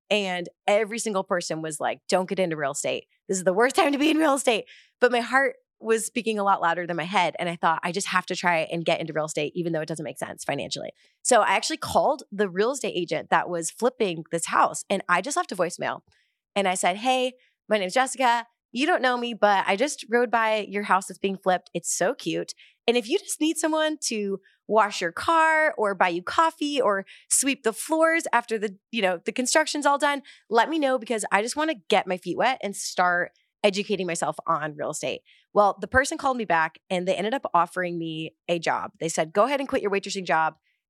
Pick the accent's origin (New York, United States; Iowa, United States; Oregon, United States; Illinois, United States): Illinois, United States; Carol Stream; I grew up in Chicago and grew up in the suburbs of Chicago. Don't be fooled by all the amazing things that Chicago is. I grew up in the suburbs in a little place called Carroll Stream, Illinois, shout out.